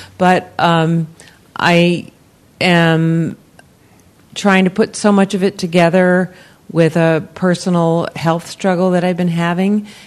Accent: East Coast, United States; I'm from the East Coast and spent so many summers in the Atlantic Ocean.

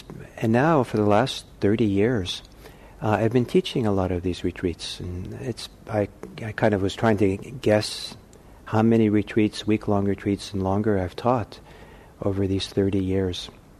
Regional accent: Norway; English is a second language; But I was living on a small farm in my home country, in rural Norway.

